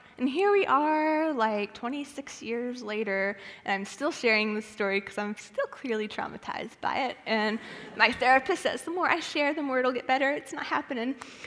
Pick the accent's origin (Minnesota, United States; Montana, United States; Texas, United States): Texas, United States; a little background on me, I grew up in West Texas, so very desert. My closest friend was a 20-minute tractor drive away.